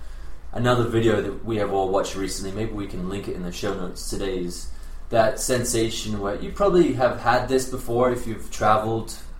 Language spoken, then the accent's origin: English; Australia; Oh, well, it's just because I grew up in Australia, I think, like, you know, we jump around in kangaroos, you know, we walk around in the outback.